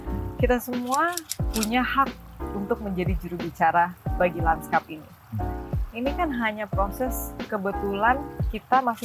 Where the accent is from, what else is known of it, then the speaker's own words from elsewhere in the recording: Aceh, Indonesia; Kampung halaman, karena aku orang Aceh.